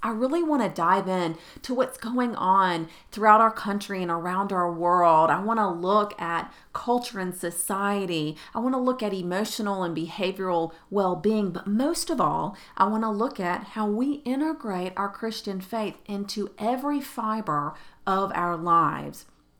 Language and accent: English; the South, United States; accent: Southern; but I'm here in the upstate of South Carolina. If you can't tell by my accent, I'm a little bit Southern.